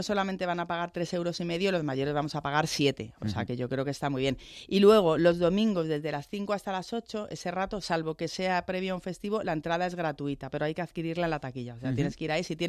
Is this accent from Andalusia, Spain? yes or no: no; Madrid, Community of Madrid, Spain; los que somos de Madrid.